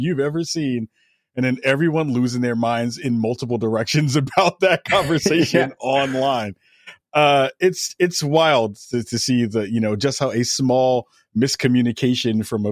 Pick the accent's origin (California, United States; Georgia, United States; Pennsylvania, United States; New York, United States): New York, United States; I am not even a Cowboy hater, but as a New Yorker, that just brings me joy